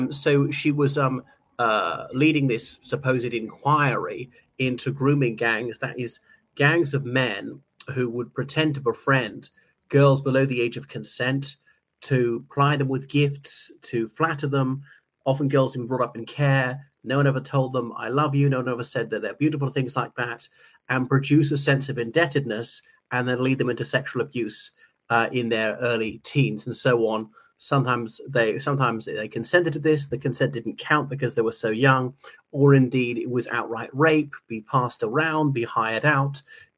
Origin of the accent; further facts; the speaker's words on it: Ireland; from Ireland.